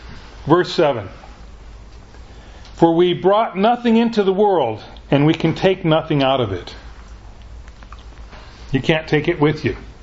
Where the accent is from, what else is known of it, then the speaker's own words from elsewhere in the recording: Pacific Northwest, United States; I was raised in the Northwest. I like what God's given us here. It's a pretty mild climate.